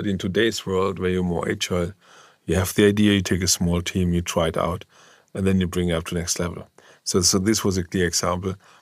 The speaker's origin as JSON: {"language": "English", "country": "Germany", "said": "When I came from Germany, we are so over-engineered and bureaucratic."}